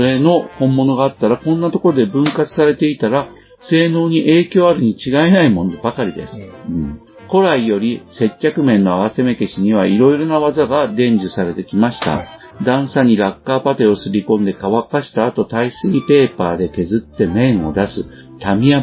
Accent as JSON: {"language": "Japanese", "region": "Yamaguchi", "country": "Japan", "said": "僕は山口県人なんで"}